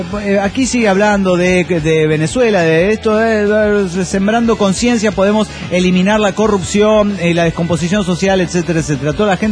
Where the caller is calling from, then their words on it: Tultitlán, State of Mexico, Mexico; monitorista de Tultitlán.